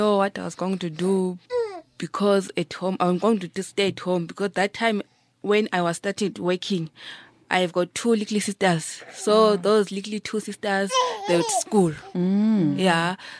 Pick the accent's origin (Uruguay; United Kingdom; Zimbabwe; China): Zimbabwe; I'm from Zimbabwe.